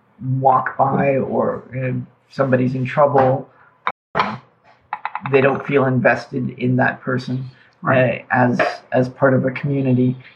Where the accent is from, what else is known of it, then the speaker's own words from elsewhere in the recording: Canada; I am Canadian